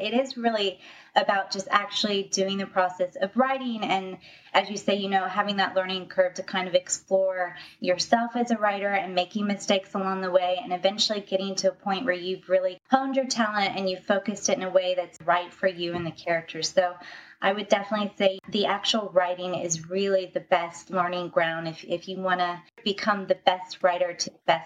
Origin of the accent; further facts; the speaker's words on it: United States; and then my home country, US third.